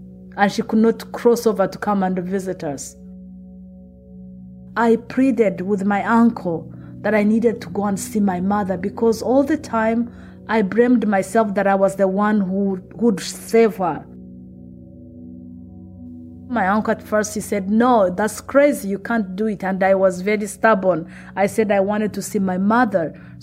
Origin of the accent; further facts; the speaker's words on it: Uganda; I grew up in Uganda until when I finished high school.